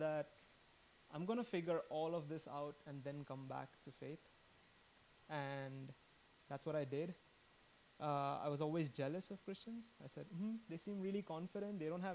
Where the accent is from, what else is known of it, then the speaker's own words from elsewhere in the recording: Mumbai, Maharashtra, India; I'm originally from Mumbai, India. I was born in a Roman Catholic family, raised in faith. Been the only kid